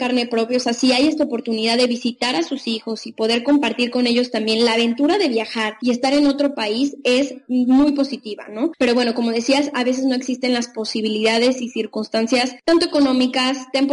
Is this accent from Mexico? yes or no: yes; Mexico; nosotras que somos de México